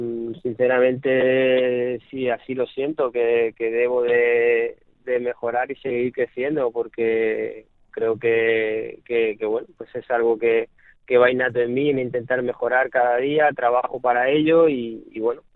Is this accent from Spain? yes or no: yes; Lorca, Region of Murcia, Spain; es un sueño para mí, para todos los murcianos, para todas las personas de mi tierra, de Lorca